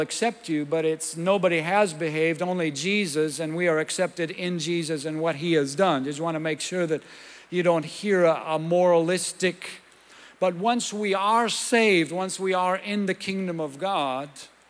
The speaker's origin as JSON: {"language": "English", "region": "Minnesota", "country": "United States", "also_born_or_lived": "Costa Rica", "said": "I'm from Minnesota, but I lived in Costa Rica for 12 years. I do a lot of ministry in Spanish, and so a lot of times the verses come to me in Spanish more than in English."}